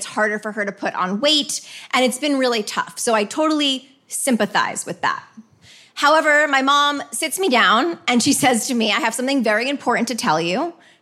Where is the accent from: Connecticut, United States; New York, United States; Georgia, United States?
Connecticut, United States; Westport; my hometown in Westport, Connecticut